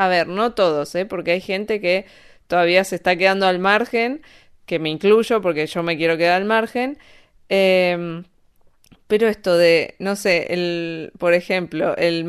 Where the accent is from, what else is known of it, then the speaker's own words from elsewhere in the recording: Argentina; yo soy de Argentina, tengo las cosas más claras, me desenvolví en el mundo de otra forma.